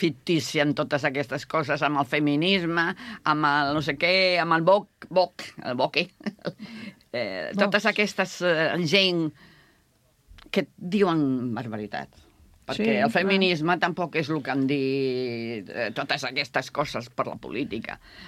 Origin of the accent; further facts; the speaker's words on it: Seville, Andalusia, Spain; Sóc de Sevilla.